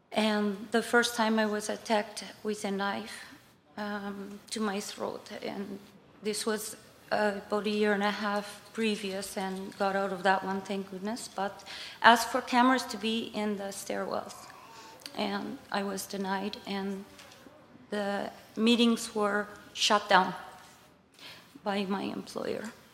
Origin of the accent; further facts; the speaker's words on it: Winnipeg, Manitoba, Canada; local 2348. I'm from Winnipeg.